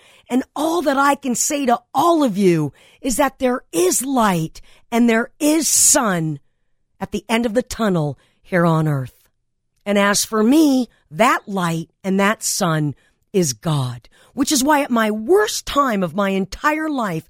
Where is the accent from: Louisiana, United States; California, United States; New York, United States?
California, United States; Granada Hills; when I was a kid growing up on Goya Street, get off your ass street, in Granada Hills, California